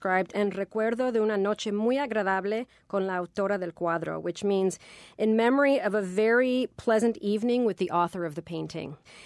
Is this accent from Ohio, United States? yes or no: yes; Cincinnati, Ohio, United States; also born or lived in Coyoacán, Mexico; I was born in Coyoacán, actually, and very near the Frida Kahlo house. But my family moved to the U.S. when I was an infant, so I'm fully bicultural. I was raised in Cincinnati, Ohio.